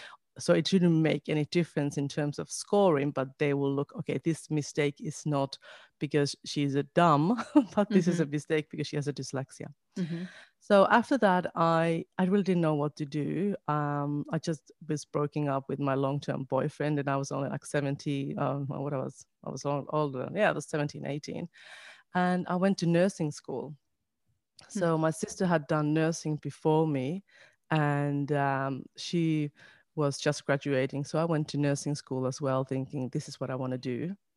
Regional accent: Finland; moved away as an adult; now in Australia; So I'm originally from Finland, although I'm recording this from the New South Wales South Coast in Australia.

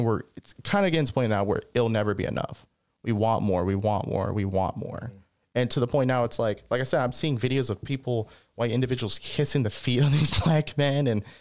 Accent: New York, United States; now in North Carolina, United States; And then when I moved to North Carolina, cause I'm originally from New York

